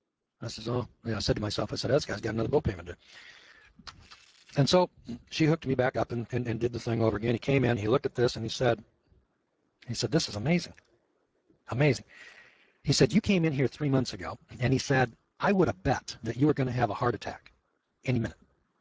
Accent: Missouri, United States; You know, I'm from Missouri.

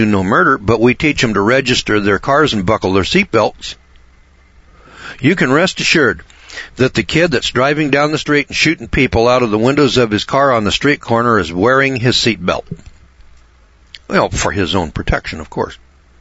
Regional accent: Missouri, United States; See, I'm from the Midwest here in Missouri.

